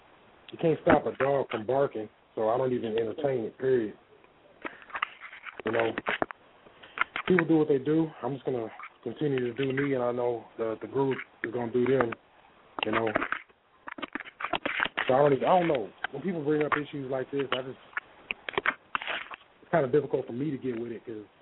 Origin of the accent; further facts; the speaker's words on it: Dallas, Texas, United States; I'm from Dallas.